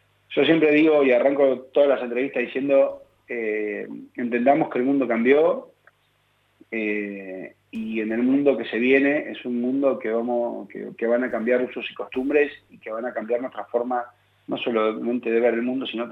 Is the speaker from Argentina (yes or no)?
yes; Argentina; Somos argentinos y nunca nos rendimos.